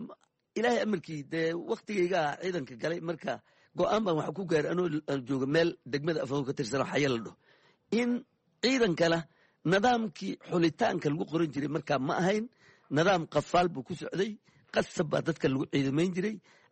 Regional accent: Jamaame, Lower Juba, Somalia; born or raised there

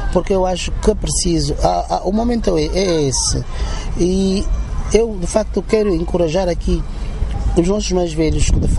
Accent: Angola; Cada angolano deve defender a sua identidade de forma firme.

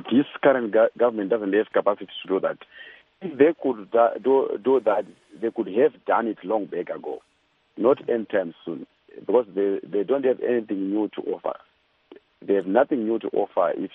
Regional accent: Mhondoro-Ngezi, Mashonaland West, Zimbabwe; I'm from Mondorongez.

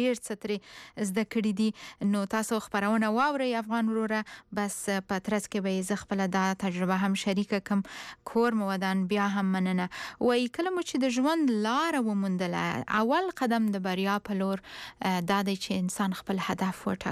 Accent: Paktia, Afghanistan; زه هم د پکتیا یم

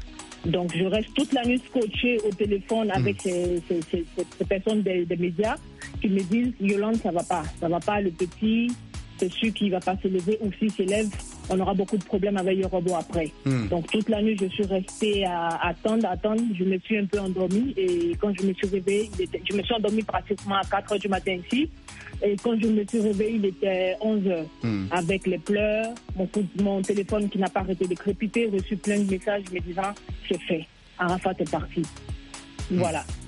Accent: Côte d’Ivoire; chez nous en Côte d'Ivoire.

